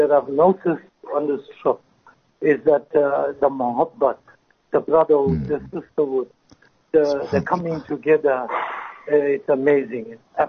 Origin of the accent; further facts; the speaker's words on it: Durban, KwaZulu-Natal, South Africa; I'm from Durban, Chatswood, in Unit 11.